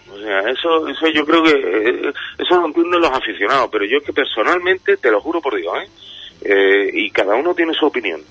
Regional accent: Cabeza Rubia, Andalusia, Spain; also born or lived in Seville; yo he crecido en Cabeza Rubia, en el Andévalo de Huelva, ¿sabes lo que te digo? ¿Sabes? Yo nací en Sevilla, pero me he criado en Huelva. Tengo las dos tierras metidas dentro de mí

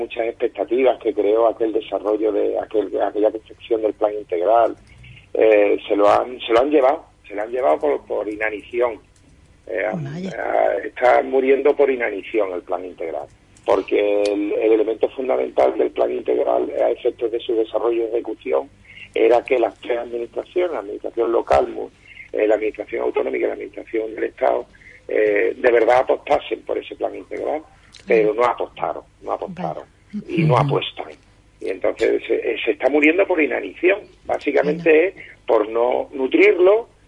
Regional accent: Seville, Andalusia, Spain; nos cuesta reconocer que somos del Polígono Sur.

